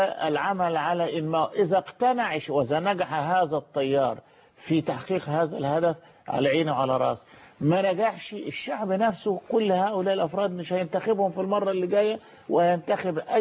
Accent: Egypt; إحنا مصريين بتوجهات فكرية مختلفة، توجهات سياسية وحزبية مختلفة

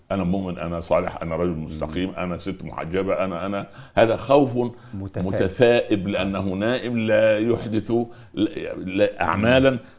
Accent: Upper Egypt, Egypt; انا دخلت الجامعة جيت من الصعيد رجل صعيدي

